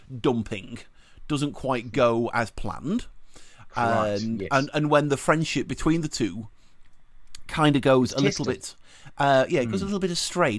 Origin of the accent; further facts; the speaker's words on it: England, United Kingdom; I grew up in England in the 80s